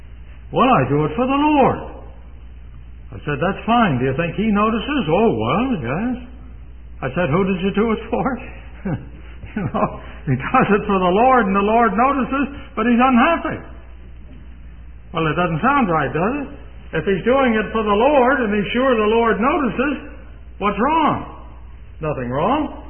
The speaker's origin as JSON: {"language": "English", "region": "Pennsylvania", "country": "United States", "said": "I come from Pennsylvania. And the Pennsylvania Dutch have a lot of theories about the right time to sow the seed."}